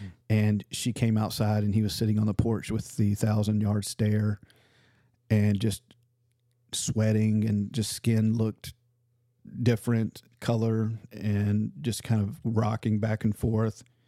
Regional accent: Memphis, Tennessee, United States; I grew up in Memphis my whole life. Like in the legit part of Memphis.

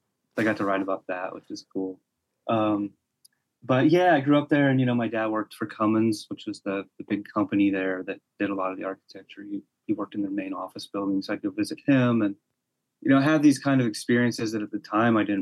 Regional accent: Columbus, Indiana, United States; Yeah, I grew up in Columbus.

